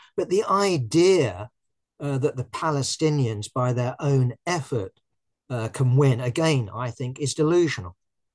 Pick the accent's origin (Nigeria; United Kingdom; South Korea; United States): United Kingdom; I'm British